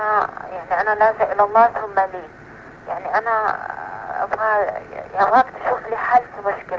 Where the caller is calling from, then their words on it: Mecca, Makkah Province, Saudi Arabia; أنا متصلة من مكة المكرمة من السعودية